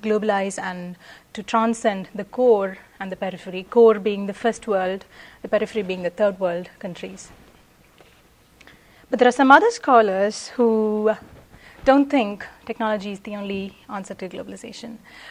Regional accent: India; And I take the case study of India because I'm from India. I know the scenario there before and after the advent of Linux

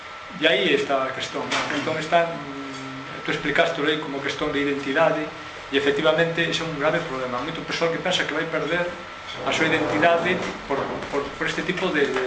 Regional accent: Galicia, Spain; e pasei a ultrapasar as fronteiras sendo galego, claramente.

